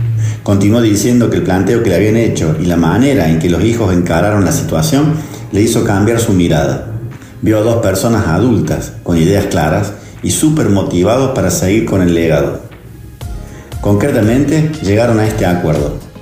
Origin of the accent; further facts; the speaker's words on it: Argentina; Italia, como nuestra Argentina, es un país con muchísima incidencia de empresas de tipo familiar.